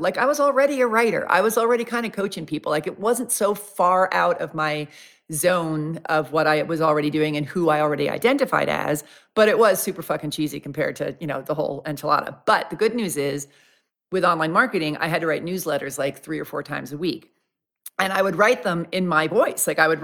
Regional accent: New York, United States; Like, I'm from New York and I'm really impatient and I just want the damn information.

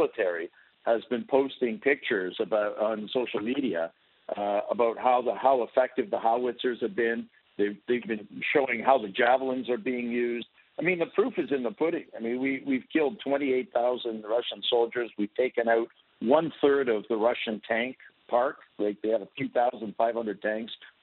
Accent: Toronto, Ontario, Canada; I was born in Canada. I grew up in Toronto, and so I grew up with NATO

